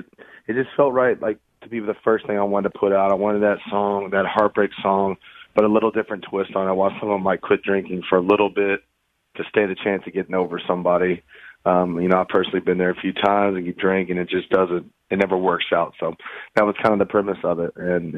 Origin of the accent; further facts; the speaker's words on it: Nashville, Tennessee, United States; I mean, I'm born and raised in Nashville. I come from country music